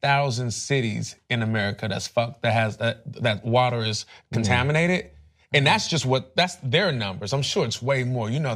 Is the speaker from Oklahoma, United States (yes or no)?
no; Compton, California, United States; I was raised in Compton, so everyone, it's like, in a project